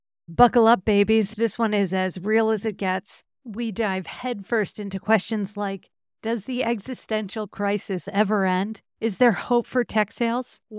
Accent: United States; we were raised in the United States of America, where people are valued based on their productivity and contribution to capitalism.

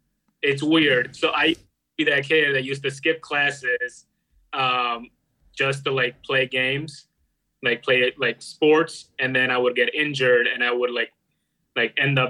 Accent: India; English is a second language; now in Chicago, United States; I am from India, right now in Chicago. Just graduated.

